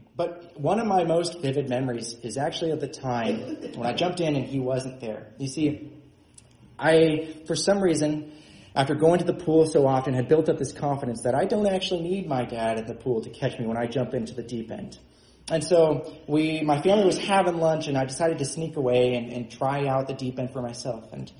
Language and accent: English; California, United States; Now, growing up in California, I spent much of my childhood at a pool.